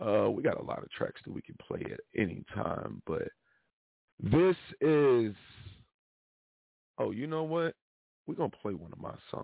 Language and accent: English; Kansas City, Missouri, United States; It was shot in my hometown, Kansas City, and also in Philadelphia.